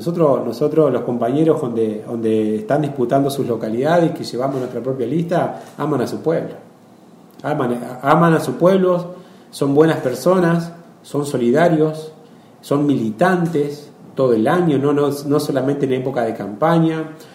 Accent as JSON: {"language": "Spanish", "town": "Tostado", "region": "Santa Fe", "country": "Argentina", "said": "porque yo soy de Tostado"}